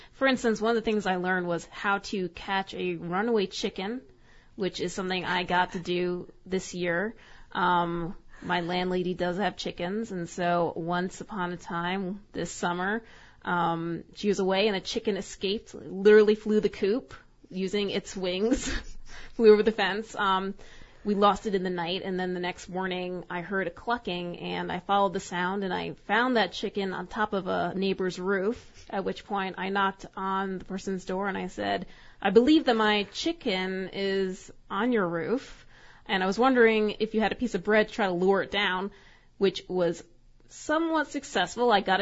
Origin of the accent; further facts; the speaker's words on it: New York City, New York, United States; It feels kind of like it's comparable to my own experiences where I came from New York City, which is large scale, and I went to very small scale.